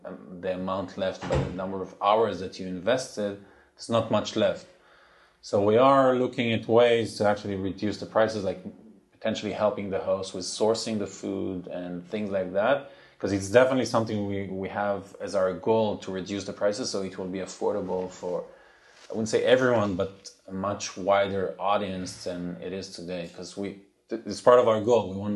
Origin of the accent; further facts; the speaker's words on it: Israel; So it's funny, the dish that I grew up in Israel is my mother's schnitzels.